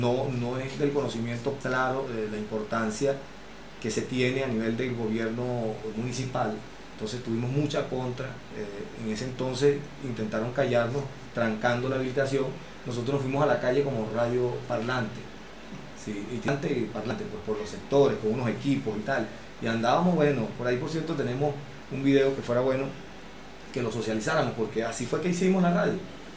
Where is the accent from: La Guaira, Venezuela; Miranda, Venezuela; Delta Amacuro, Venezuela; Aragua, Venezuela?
Delta Amacuro, Venezuela; Yo vengo del estado del Tamacuro